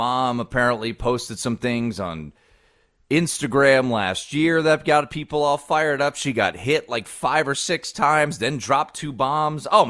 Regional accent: Maryland, United States; And every so for me, growing up in Maryland, every Memorial Day weekend

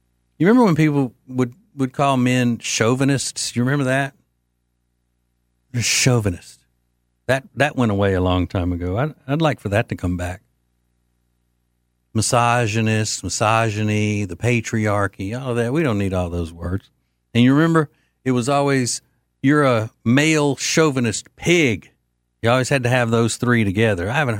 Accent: Detroit, Michigan, United States; because I ain't from there. I'm from Detroit.

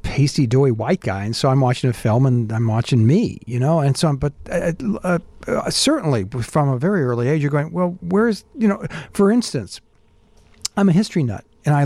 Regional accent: San Diego, California, United States; one of my very best friends growing up in San Diego was Asian.

